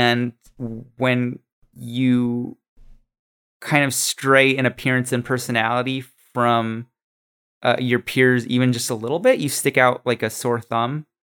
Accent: Washington, United States; born there; I was born in Washington State in America.

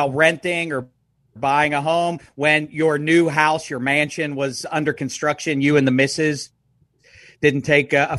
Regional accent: Pittsburgh, Pennsylvania, United States; when I was a little kid growing up in Pittsburgh, PA.

